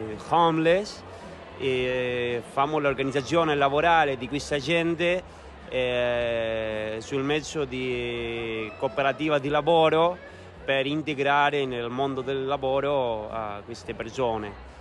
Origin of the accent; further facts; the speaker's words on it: Argentina; Italian is a second language; sono argentino. Lavoro in Argentina